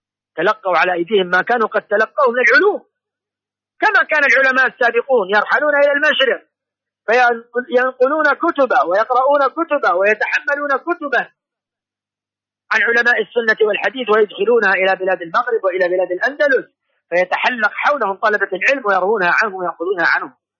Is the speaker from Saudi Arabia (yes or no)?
yes; Saudi Arabia; هذه البلاد عندنا في المملكة العربية السعودية